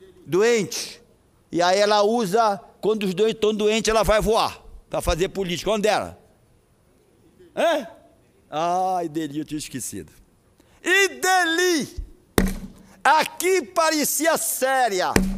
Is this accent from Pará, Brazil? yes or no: yes; Pará, Brazil; Eu vejo muito no Marajó, nasci lá, me criei lá, conheço.